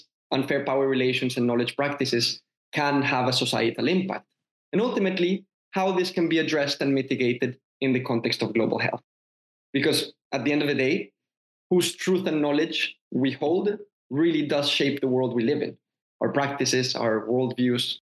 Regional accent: Colombia; peace building in Colombia, which is my home country

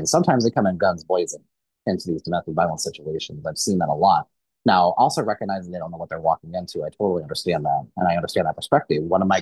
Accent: Kansas City, Missouri, United States; and like I said, I grew up in the Kansas City metro area. So my home county of Jackson County

